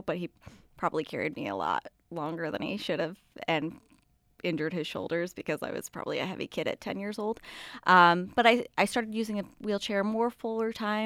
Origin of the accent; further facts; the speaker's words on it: Greece, New York, United States; I grew up in Greece, New York. So, right 5 minutes up the road.